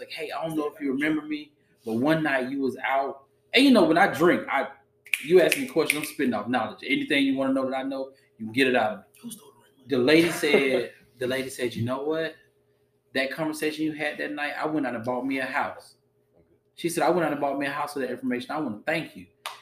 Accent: Easton, United States; I lived in a predominantly white neighborhood. I grew up in Easton.

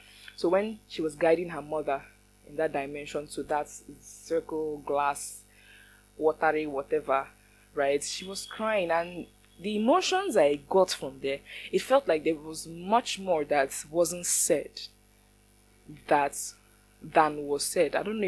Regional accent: Nigeria; my goodness gracious me, my goodness, I'm Nigerian, my goodness.

